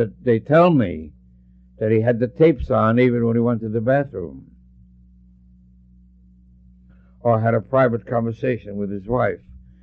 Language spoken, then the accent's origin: English; United States; And being an American and a Jew, I was very proud of the fact that no other president of the United States